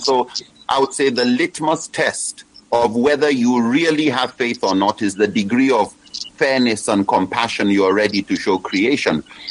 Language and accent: English; Nigeria; my privileged identity as a Nigerian allows me to be more influential within this area